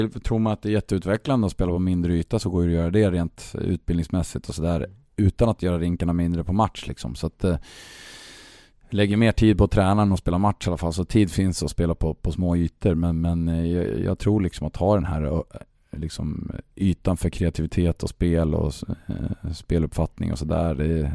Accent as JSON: {"language": "Swedish", "town": "Åkers Styckebruk", "region": "Södermanland", "country": "Sweden", "said": "nej, jag är från Åkers Styckebruk"}